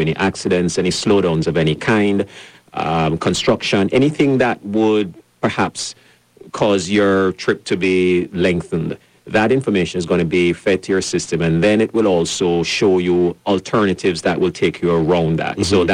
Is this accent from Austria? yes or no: no; Jamaica; I'm originally Jamaican